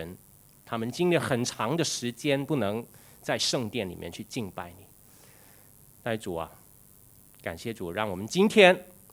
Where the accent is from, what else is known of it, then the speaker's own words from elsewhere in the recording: Mong Kok, Kowloon, Hong Kong; 因为我从小就住在旺角了，所以我是以前的这个区域的这个情况我是很了解的